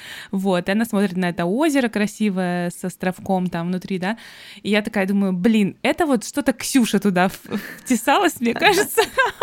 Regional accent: Montenegro; я из Черногории

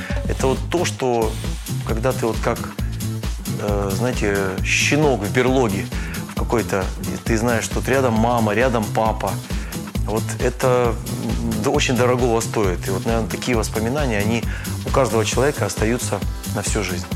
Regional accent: Novosibirsk, Novosibirsk Oblast, Russia; так как я родился и вырос в Сибири, в городе Новосибирск.

